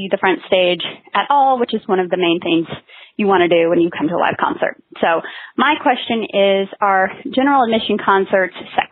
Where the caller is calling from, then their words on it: Austin, Texas, United States; I am calling from Austin, Texas.